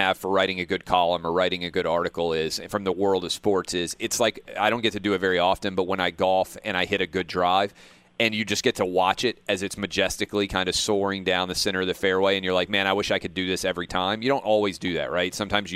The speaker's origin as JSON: {"language": "English", "region": "New York", "country": "United States", "said": "As a New Yorker"}